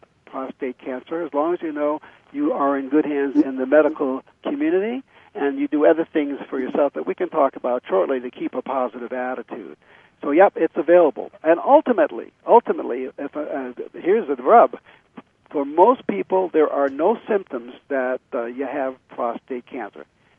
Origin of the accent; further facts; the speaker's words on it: Boston, Massachusetts, United States; great, great player on the Celtics, since I'm from Boston, I mentioned